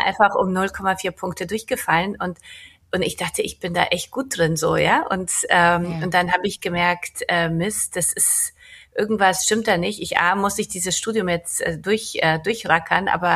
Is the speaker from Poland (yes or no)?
yes; Poland; now in Munich, Germany; Ich komme aus Polen. Das ist mir wichtig. Ich bin mit meiner Mutter 1981 aus Polen, damals Kommunismus, nach Deutschland, nach München geflohen.